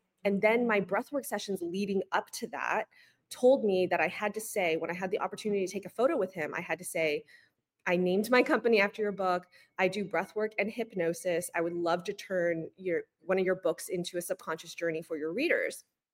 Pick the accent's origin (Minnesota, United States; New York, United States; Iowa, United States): New York, United States; And typically as a New Yorker and somebody who's used to going above and beyond and just forcing myself to the grind and the effort